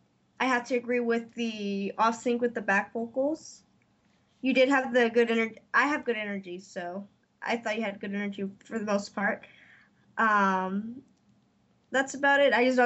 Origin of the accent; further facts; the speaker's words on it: Texas, United States; I'm just saying, I'm from Texas and I'm not big with country.